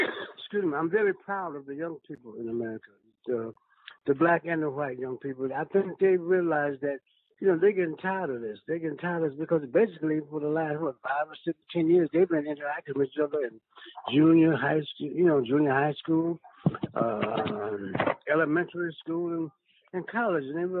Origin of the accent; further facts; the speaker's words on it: Akron, Ohio, United States; Well, listen, brother, in my hometown of Akron, Ohio, back in 1957, we had a little riot for the same thing.